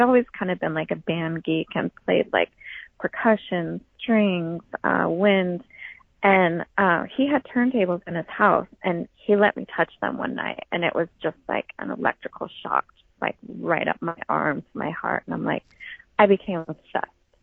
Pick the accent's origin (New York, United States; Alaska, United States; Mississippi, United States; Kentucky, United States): Alaska, United States; Aleutian Islands; also born or lived in California; I grew up on the Aleutian Islands in the Panhandle, so it was literally islands with no cars, no elevators, no escalators, nothing. So, I went from there to California.